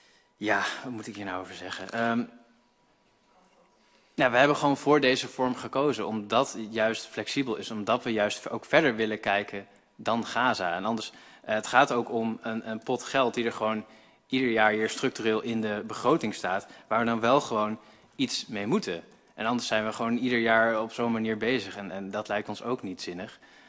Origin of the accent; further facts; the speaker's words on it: Groningen, Netherlands; dan kunnen wij als Groningers niet wegkijken en moeten we een stap naar voren zetten.